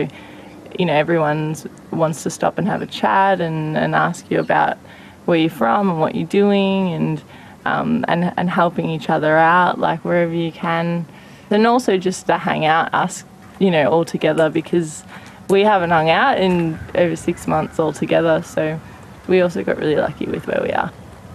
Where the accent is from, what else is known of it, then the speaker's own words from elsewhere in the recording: Melbourne, Victoria, Australia; I'm 26 and I'm here from Melbourne